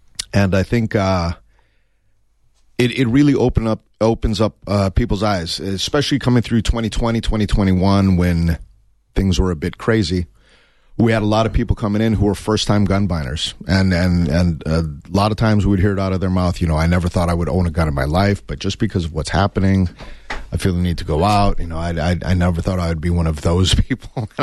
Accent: United States; firearms, being an American, firearms is a very, you know, significant portion of that journey. And I was lucky enough, once we moved to Tucson

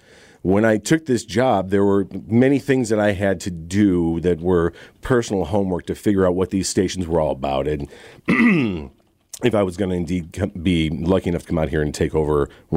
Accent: Chicago, Illinois, United States; Yeah, born and raised in Chicago. 19 years in Chicago radio before moving out here.

